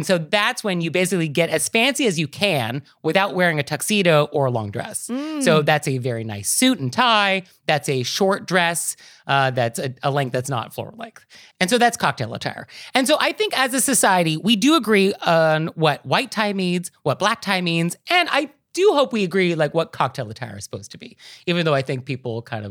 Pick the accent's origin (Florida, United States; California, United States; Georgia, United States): California, United States; California casual, I mean, as a Californian, I mean, does it mean logo t-shirts?